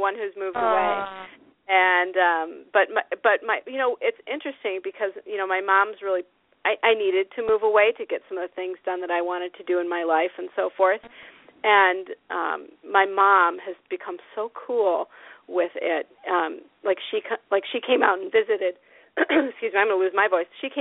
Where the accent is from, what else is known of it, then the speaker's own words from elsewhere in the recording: Iowa, United States; Yeah, my first exposure to that, again, was through my parents back in Iowa, because I was raised mostly in Iowa.